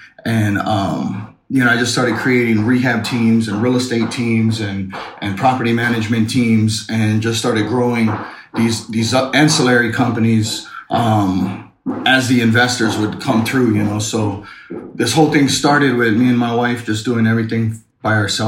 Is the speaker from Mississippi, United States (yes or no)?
no; Pearl City, Hawaii, United States; We came from Pearl City, Hawaii. I mean, we're in the middle of the island.